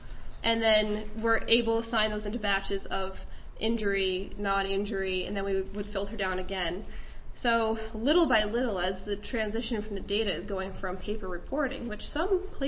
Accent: New York, United States; My home state of New York does not retain the narrative and makes me want to cry sometimes.

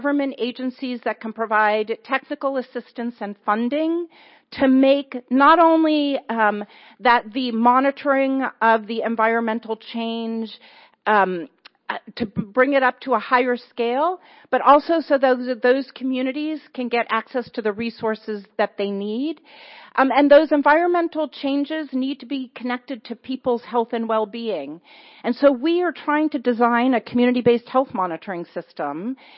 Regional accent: New York, United States; I'm originally from New York. I was there when Hurricane Sandy happened.

